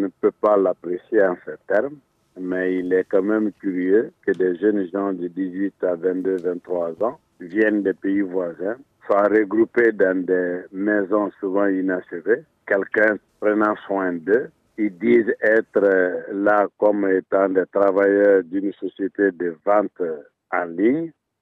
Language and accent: French; Guinea; Quand on est Guinéen